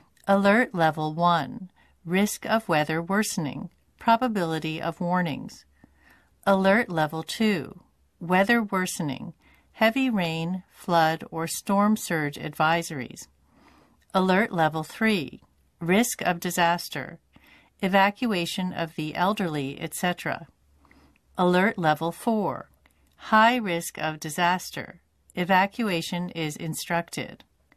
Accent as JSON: {"language": "English", "region": "Scotland", "country": "United Kingdom", "tie": "born there", "said": "The city where I'm living now is located on the Pacific Ocean side of Shikoku. I have never experienced a typhoon because I was born in Scotland, where there are no typhoons."}